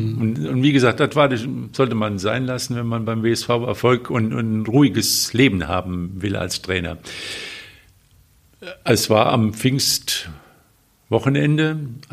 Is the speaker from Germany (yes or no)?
yes; Rhineland-Palatinate, Germany; born there; Ich als gebürtiger Rheinland-Pfälzer habe immer